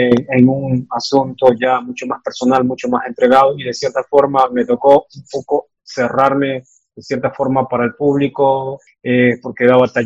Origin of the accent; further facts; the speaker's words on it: Quinindé, Esmeraldas, Ecuador; soy artista propiamente quindindeño. Soy de Quindindet, en este caso pues me toca representar aquí a la provincia de Esmeraldas